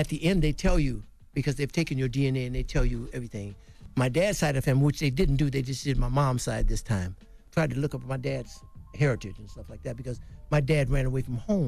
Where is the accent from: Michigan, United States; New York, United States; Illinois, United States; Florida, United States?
Michigan, United States; Detroit; born or raised there